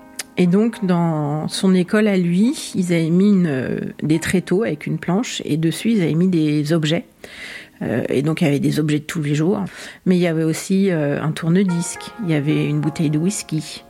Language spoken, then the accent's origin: French; Iran; French is a second language; now in France; j'ai 52 ans, je suis née en Iran évidemment, je viens d'une famille relativement aisée